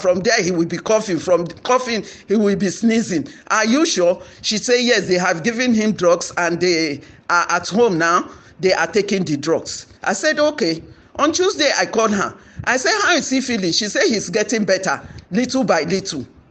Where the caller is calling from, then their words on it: Abuja, Federal Capital Territory, Nigeria; I'm speaking from Abuja.